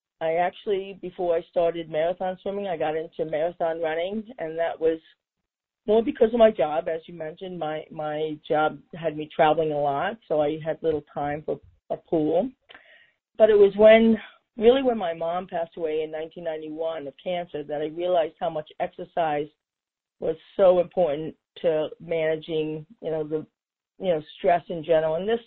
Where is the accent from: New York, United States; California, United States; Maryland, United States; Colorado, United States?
New York, United States; Long Beach; So I was born in New York City. You could probably hear that. My family moved out to Long Beach, Long Island